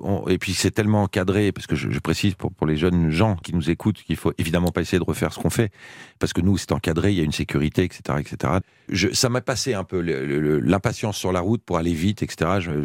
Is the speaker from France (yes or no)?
yes; Fontainebleau, Île-de-France, France; moi qui étais un petit banlieusard, puisque je vivais à Fontainebleau, enfin j'ai grandi à Fontainebleau.